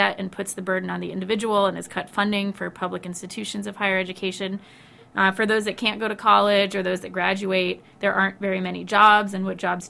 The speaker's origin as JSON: {"language": "English", "region": "Oregon", "country": "United States", "said": "Well, so I was raised in a liberal family. I'm from Oregon."}